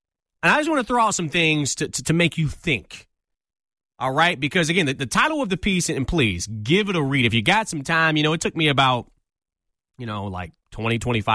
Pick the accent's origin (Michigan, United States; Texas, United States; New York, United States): Michigan, United States; Detroit; I have fond memories growing up in Detroit, watching the Lions